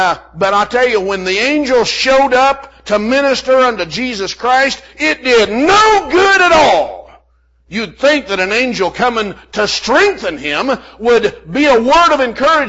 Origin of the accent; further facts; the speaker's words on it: Texas, United States; Whenever I was growing up in the Texas Panhandle, we had a couple of guys that found an old haunted house out in the country.